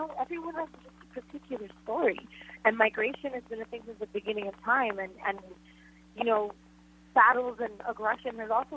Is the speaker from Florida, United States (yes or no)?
yes; Florida, United States; Florida is my home state, so I was personally affected in probably a greater way